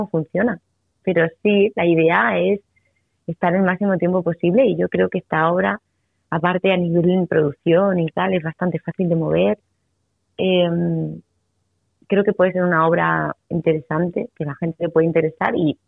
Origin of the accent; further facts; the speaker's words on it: Málaga, Andalusia, Spain; Y empezó estudiando en Málaga, yo soy malagueña